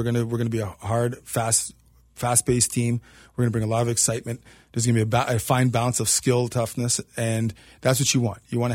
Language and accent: English; Toronto, Ontario, Canada; I'm from Toronto, so hockey is our sport. It's Canada.